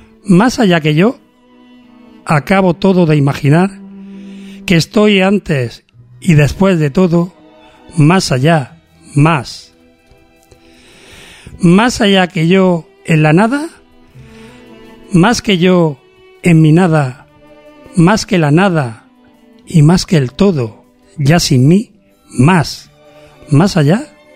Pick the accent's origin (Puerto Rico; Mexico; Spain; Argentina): Spain; Y más siendo o viniendo de una cultura como la española